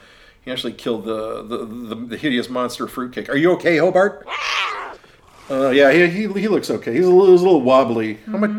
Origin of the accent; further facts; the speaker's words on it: Perth, Scotland, United Kingdom; We're from Perth, so I guess that's kind of like the Lowlands.